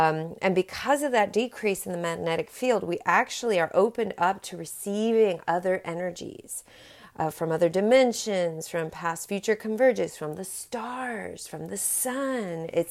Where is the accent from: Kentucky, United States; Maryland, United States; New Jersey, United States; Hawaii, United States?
Hawaii, United States; it was kind of trippy for me because I'm from Hawaii and that's where I grew up, and that's close to the equator, so days and nights are more equal there than they are in other places